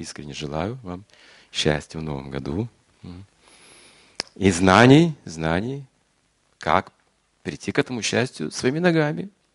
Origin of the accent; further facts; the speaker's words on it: Georgievka, Kazakhstan; born there; я в Георгиевку ездил там, где я же родился, в Георгиевке. Мать родилась тоже в Казахстан.